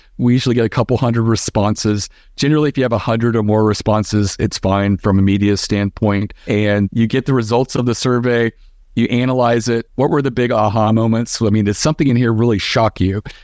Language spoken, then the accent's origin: English; Baltimore, Maryland, United States; full of, like, you know, crab chips, because we're from Baltimore.